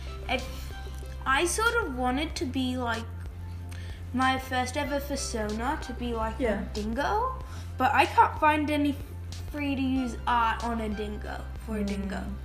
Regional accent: Australia; Because you're an Aussie, I'm an Aussie.

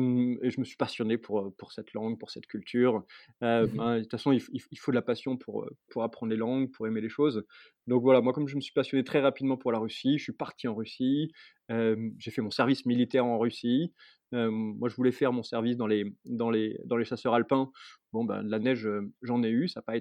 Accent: Marseille, Provence-Alpes-Côte d'Azur, France; born there; moved away; moi je suis né par hasard à Marseille et c'est une ville, une région que j'aime beaucoup, c'est une ville que j'ai aimé quitter dès que j'ai pu la quitter aussi, et j'y reviens toujours avec plaisir

